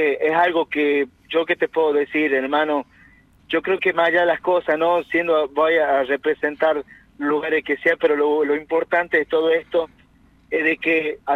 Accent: Salta, Argentina; por toda mi familia en Salta, que la cual mi sangre y mi acento lo dice todo, ¿no?

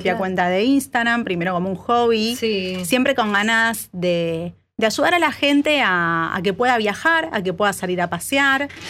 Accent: Morón, Buenos Aires Province, Argentina; Yo soy de Morón, pero...

